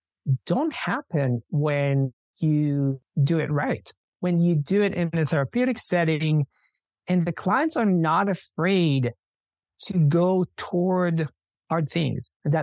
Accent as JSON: {"language": "English", "town": "Denver", "region": "Colorado", "country": "United States", "said": "I'm from Denver, Colorado, and we are, you know, the state of Colorado is very progressive when it comes to that area."}